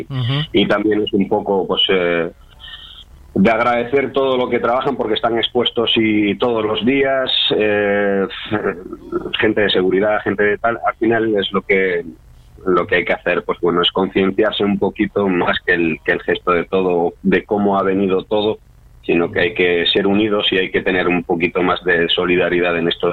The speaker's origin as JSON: {"language": "Spanish", "region": "Extremadura", "country": "Spain", "tie": "born there", "said": "Pero soy nacido en Extremadura, soy extremeño."}